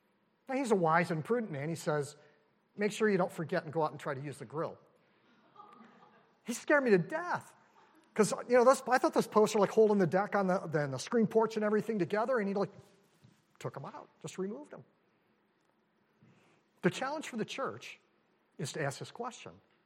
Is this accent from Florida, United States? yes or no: no; California, United States; I grew up in Southern California, and I brought this curse with me to New England.